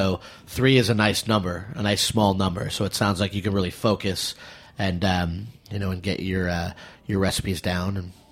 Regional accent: New England, United States; I'm from New England.

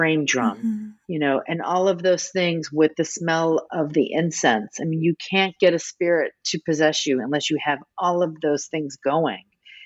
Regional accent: New Orleans, Louisiana, United States; now in Boston, United States; So I'm originally from New Orleans. I do live in Boston. I teach at Boston University, but I'm from New Orleans.

